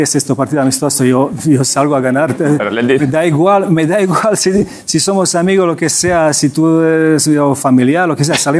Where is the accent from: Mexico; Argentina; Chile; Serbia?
Serbia; Loznica, Šumadija and Western Serbia; Spanish is a second language; Bueno, cerca de Belgrado.